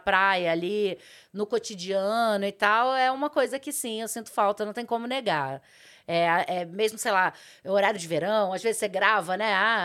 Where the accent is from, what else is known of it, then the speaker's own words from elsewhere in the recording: Rio de Janeiro, Brazil; now in São Paulo, Brazil; Não, eu sou carioca.